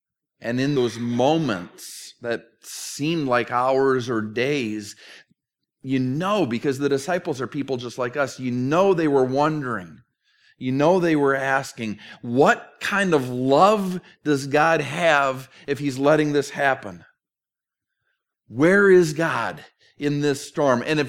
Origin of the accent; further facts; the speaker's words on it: Minnesota, United States; quotes a song that I grew up with growing up in Minnesota